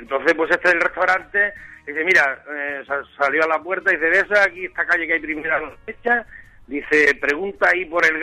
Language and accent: Spanish; Berlanga, Extremadura, Spain; Sí, que yo soy del pueblo este, de Berlanga.